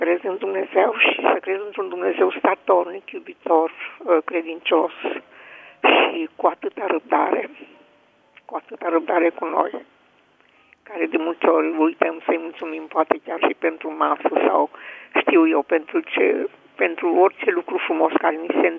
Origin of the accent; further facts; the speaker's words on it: Bacău, Bacău County, Romania; Sunt din Bacău